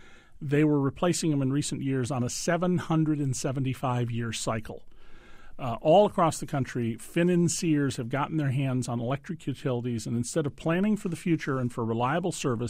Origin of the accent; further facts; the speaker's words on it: San Francisco, California, United States; And in the 1906 earthquake in San Francisco, my hometown, the fire department had to dynamite buildings to stop the spread of fires.